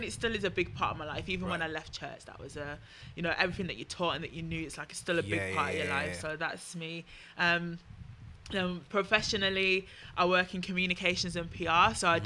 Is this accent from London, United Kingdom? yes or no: no; Manchester, North West England, United Kingdom; So I'm a northern girl. I always tell everyone this. I'm a Mancunian.